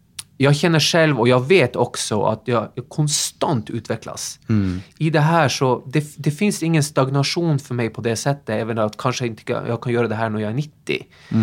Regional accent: Tromsø, Troms, Norway; moved away as an adult; now in Sweden; Kommer ihåg när jag stod på mitt gym hemma i Tromsö och liksom bara drömde mig bort.

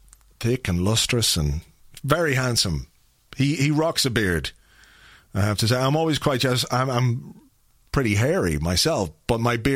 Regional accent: London, United Kingdom; born there; I was born in London, so I get it from that point of view.

